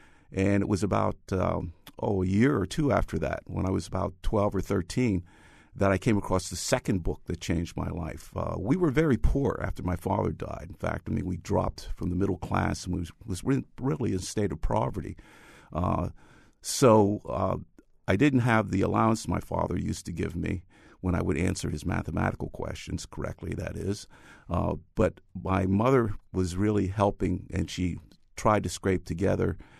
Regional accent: New York City, New York, United States; I grew up in the Bronx, and this was from 1945 through 1955, when my father came back from the Second World War.

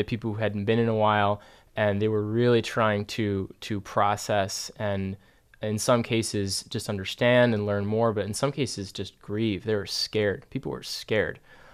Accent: North Syracuse, New York, United States; because I grew up in the North Syracuse suburbs, which were, you know, there were great things about it, but it was very sheltered and very, very white.

